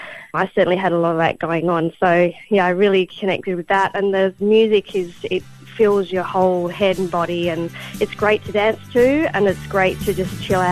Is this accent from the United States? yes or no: no; Perth, Western Australia, Australia; I'm from Perth.